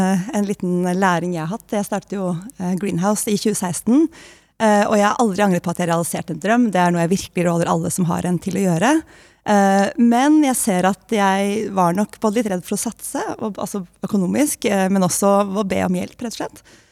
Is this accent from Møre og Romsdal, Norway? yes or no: no; Oslo, Norway; now in Nesodden, Norway; Ja, jeg bor på Nesodden og elsker, og jeg er fra Oslo egentlig